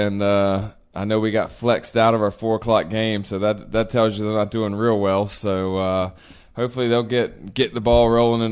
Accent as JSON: {"language": "English", "town": "Charlotte", "region": "North Carolina", "country": "United States", "tie": "born or raised there", "said": "that's how long my family's had season tickets to the Panthers growing up in Charlotte. I try to make it back up for at least one or two games a year."}